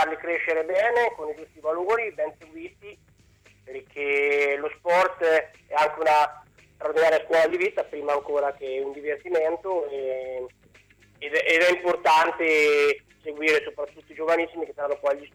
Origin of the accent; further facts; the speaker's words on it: Ancona, Marche, Italy; da anconetano